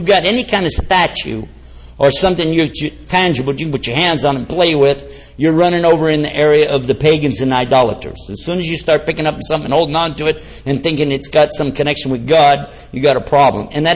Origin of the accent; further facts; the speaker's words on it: San Antonio, Texas, United States; I'm from San Antonio. We got the balance over there.